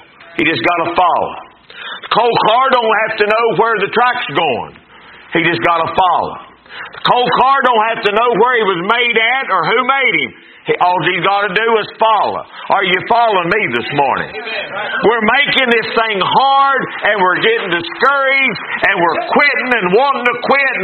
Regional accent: Winona, United States; Listen, I'm from Winona and I got that much figured out.

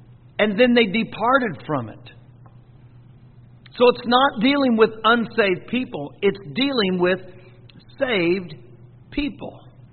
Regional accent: Marion, Indiana, United States; I live in Marion. That's my hometown.

